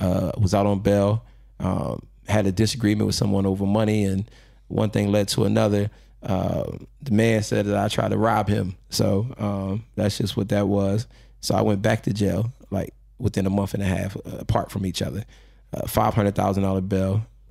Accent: Philadelphia, Pennsylvania, United States; I was born and raised in North Philly. So like, that's one of my passions, you know, for what I do.

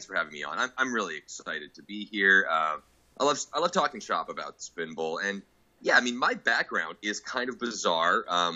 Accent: Amherst, Massachusetts, United States; also born or lived in Philadelphia; So I come from Amherst, Massachusetts, as well as Philadelphia, Pennsylvania. So I grew up in both places.

